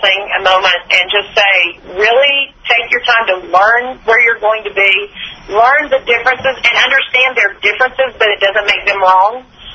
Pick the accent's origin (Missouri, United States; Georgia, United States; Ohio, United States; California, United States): Georgia, United States; You know, I would say I grew up in Georgia. So, you know, on New Year's Day, my mom always had collards and black eyed peas.